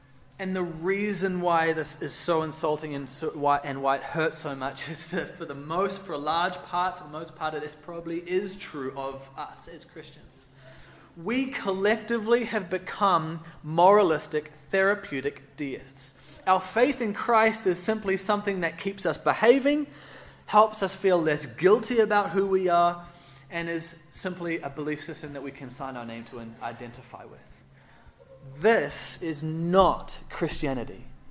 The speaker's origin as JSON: {"language": "English", "country": "New Zealand", "tie": "born or raised there", "lives_now": "Australia", "said": "I'm actually a Kiwi. I have a New Zealand passport. I also have an Australian passport. I'm a dual citizen, so I'm a foreigner for both now. I'm a traitor to both. But I'm actually a Kiwi, and I grew up in New Zealand at the Cape"}